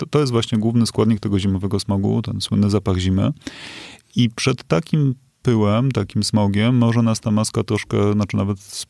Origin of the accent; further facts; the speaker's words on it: Kraków, Lesser Poland, Poland; mimo, że powinienem wiedzieć jako Krakus